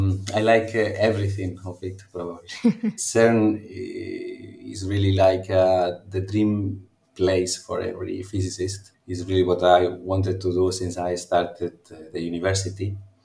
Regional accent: Valencia, Valencian Community, Spain; English is a second language; also born or lived in Cuenca; Actually, we moved to Valencia when I was still very, very young, maybe with 1 year old or something like this.

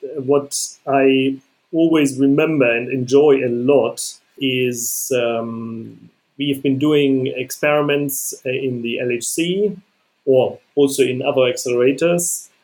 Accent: Germany; I am German. I was born in Germany in 1980.

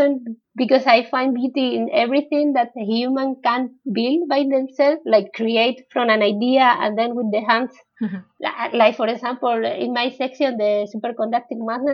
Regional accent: Plasencia, Extremadura, Spain; English is a second language; also born or lived in Malpica; I am 35 years old. I was born in Plasencia. It's a little city in the north of Extremadura. There is a region in the south of Spain close to Portugal. And then I grew up between Plasencia and Malpica.

